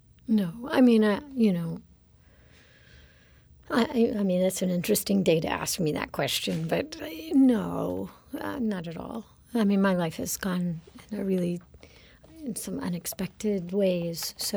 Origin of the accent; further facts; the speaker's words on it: North Carolina, United States; I'm from North Carolina.